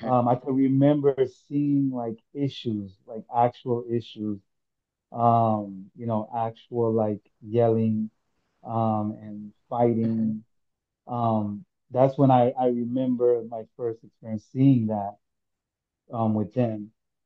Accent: Kankakee, Illinois, United States; born there; And I was born in Kankakee, Illinois. Believe my dad was stationed there.

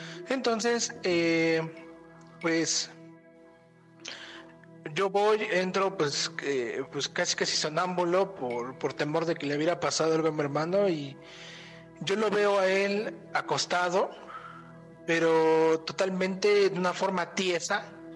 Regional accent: Tecámac, State of Mexico, Mexico; de Tecámac.

